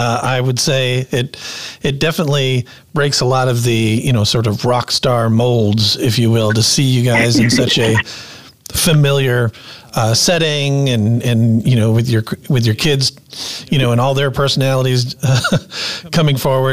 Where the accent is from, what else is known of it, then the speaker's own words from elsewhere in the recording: Chicago, Illinois, United States; I read up about her as well as a talent scout, and I'm from the Chicago area.